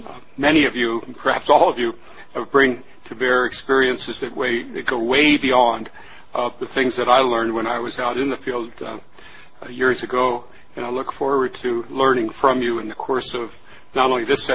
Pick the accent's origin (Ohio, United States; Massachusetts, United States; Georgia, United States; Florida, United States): Ohio, United States; Cincinnati; a general partner of a small New York Stock Exchange firm in my hometown of Cincinnati for years